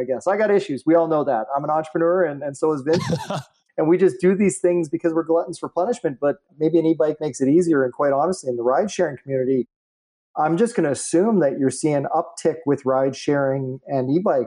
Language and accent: English; Canada; Obviously, being Canadian